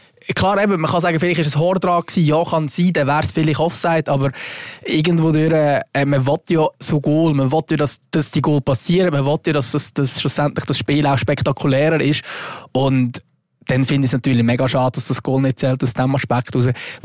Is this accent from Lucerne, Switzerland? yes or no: yes; Lucerne, Switzerland; Ohne dass ich jetzt eben als Luzerner da irgendwie genau weiss